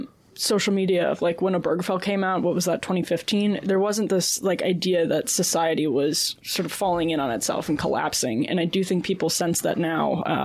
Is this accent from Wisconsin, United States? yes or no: yes; Wisconsin, United States; now in Washington, United States; I don't live in Alabama. I live here in Washington, D.C. I'm from Wisconsin.